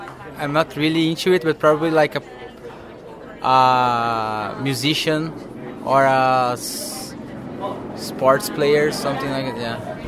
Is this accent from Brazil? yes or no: yes; Brazil; English is a second language; now in Japan